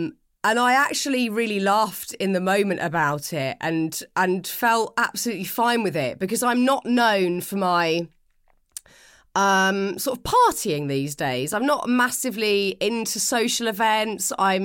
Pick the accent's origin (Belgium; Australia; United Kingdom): United Kingdom; I'm British and I have spent the last 41 years mainly in the UK.